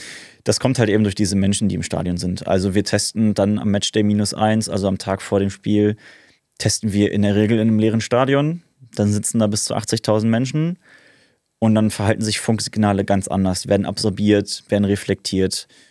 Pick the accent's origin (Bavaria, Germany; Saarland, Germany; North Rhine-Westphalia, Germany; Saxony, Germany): North Rhine-Westphalia, Germany; Dortmund; Als gebürtiges Kind des Ruhrgebiets bin ich Dortmunder.